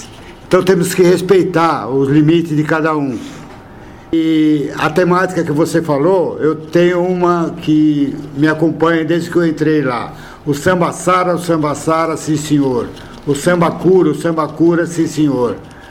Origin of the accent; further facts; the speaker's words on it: São Paulo, Brazil; Eu sou paulistano da Gema. Nascido e criado aqui, estudei aqui também na FMU FIAM